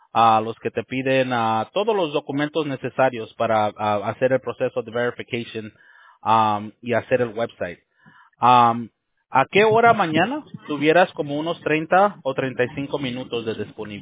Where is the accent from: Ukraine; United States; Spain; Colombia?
United States; born there; yo soy nacido aquí en Estados Unidos, ¿verdad? Pero mis papás son de México.